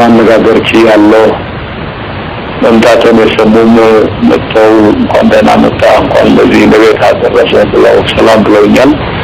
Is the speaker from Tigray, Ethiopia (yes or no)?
yes; Tembien, Tigray, Ethiopia; ወደ ትግራይ በተለይ ደግሞ ወደ ተንቤን ነው የሄድኩት። ተንቤን የተወለድኩበት አካባቢ ነው፣ ያደኩበት አካባቢ ነው።